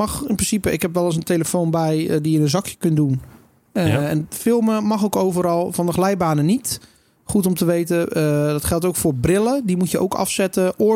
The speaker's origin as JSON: {"language": "Dutch", "country": "Netherlands", "said": "Wij als Nederlanders doen dat regelmatig."}